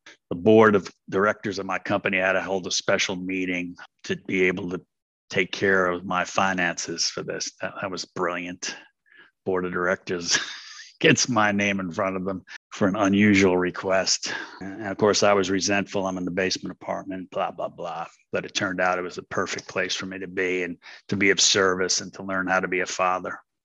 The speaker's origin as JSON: {"language": "English", "town": "New York City", "region": "New York", "country": "United States", "tie": "born there", "lives_now": "Richmond", "said": "Kept me in little old Richmond, which is now my hometown. London's my spiritual hometown. New York City is my hometown of birth. And now Richmond's my recovery hometown."}